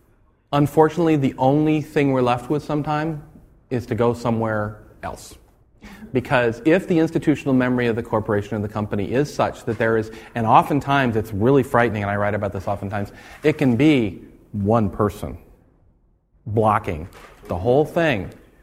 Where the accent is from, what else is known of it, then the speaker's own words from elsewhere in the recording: Ohio, United States; Can you tell I'm from Ohio?